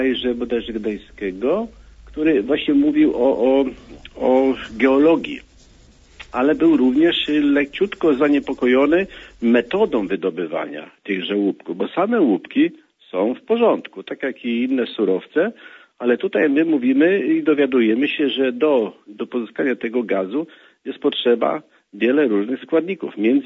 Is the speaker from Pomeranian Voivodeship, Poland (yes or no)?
yes; Pomeranian Voivodeship, Poland; Otóż jestem z Pomorza